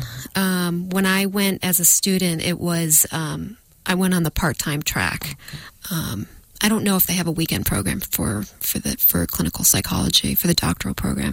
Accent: Buffalo, New York, United States; moved away as an adult; I'm originally from Buffalo, New York.

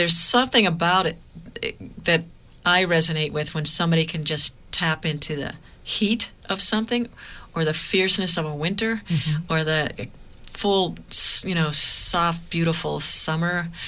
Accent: Pittsburgh, Pennsylvania, United States; Growing up in Pittsburgh, there were so many different communities because of the mills.

